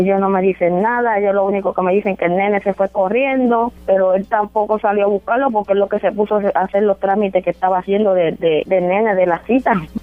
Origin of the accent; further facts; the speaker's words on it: Humacao, Puerto Rico; Sí, nosotros somos de Humacao.